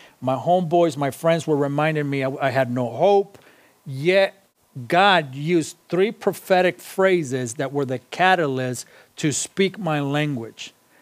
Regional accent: Los Angeles, California, United States; I said, I'm from East LA.

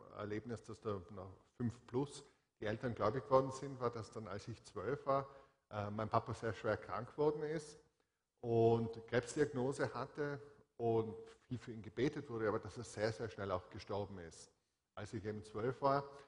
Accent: Hall, Tyrol, Austria; born or raised there; also born or lived in Innsbruck

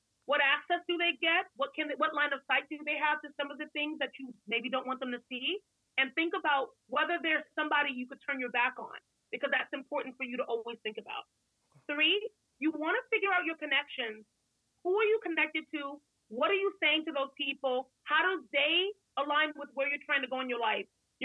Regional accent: Nigeria; I'm Nigerian, my family there, they've had the phones for a while.

